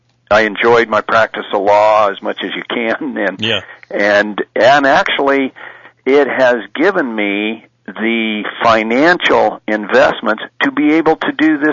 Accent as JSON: {"language": "English", "town": "Yuma", "region": "Arizona", "country": "United States", "tie": "born or raised there", "said": "Born and raised in Yuma, used to, when I was a little kid, used to play in the courthouse."}